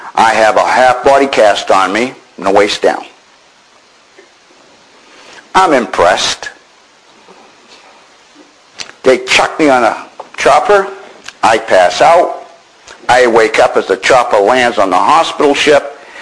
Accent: Maine, United States; Hey, I'm from Maine. I don't know from colostomy bag.

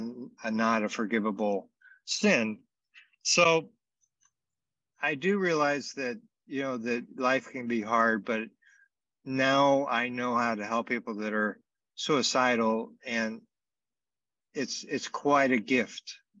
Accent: Las Vegas, Nevada, United States; So I'm from Las Vegas.

